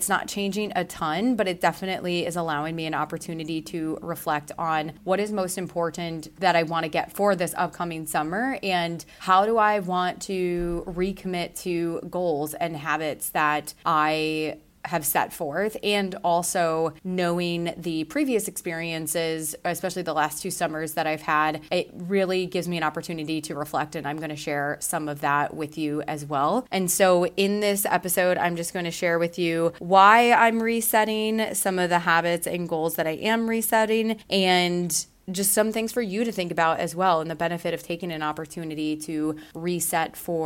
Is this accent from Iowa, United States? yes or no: yes; Iowa, United States; also born or lived in Chicago; now in Charleston, United States; I'm originally from Iowa and my husband and I met in Chicago, and he's from the suburbs of Chicago. We lived in downtown for about 10 years almost.